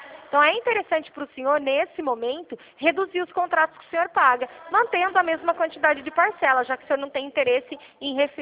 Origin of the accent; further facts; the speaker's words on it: Santa Bárbara d'Oeste, São Paulo, Brazil; De Santa Bárbara do Oeste.